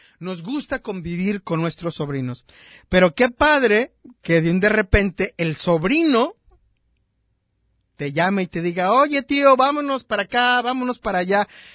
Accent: Mexico

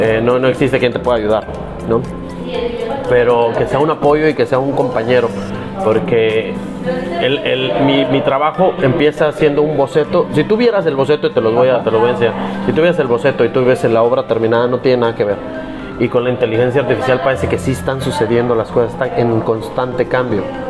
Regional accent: northern Mexico, Mexico; Beisbolista porque soy norteño.

